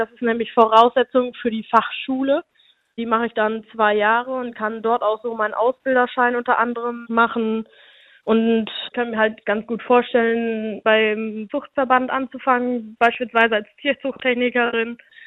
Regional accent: Langenbeck, Germany; ich komme mitten aus Langenbeck aus dem Dorf. Ich bin halt nur einfach immer mit Tieren aufgewachsen.

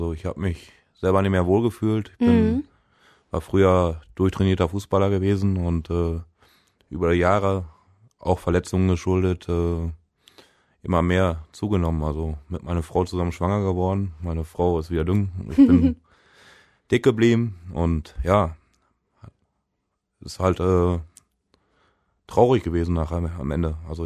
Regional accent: Ochtrup, North Rhine-Westphalia, Germany; now in Gronau-Epe, Germany; 34 Jahre alt, wohne mittlerweile in Gronau-Epe. Ich bin gebürtiger Ochtrupper, verheiratet, habe 2 Söhne, 8 und 3 Jahre alt.

